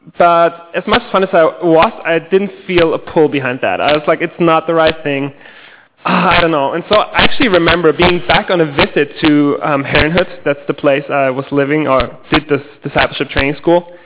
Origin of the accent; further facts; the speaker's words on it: Germany; So I grew up in Germany with a family of six, three younger siblings